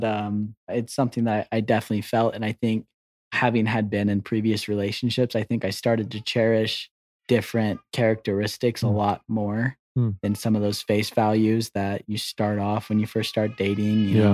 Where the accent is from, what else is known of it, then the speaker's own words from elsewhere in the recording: Texas, United States; I feel like this is just something I saw in Provo, and I'm from Texas, so it was kind of foreign to me.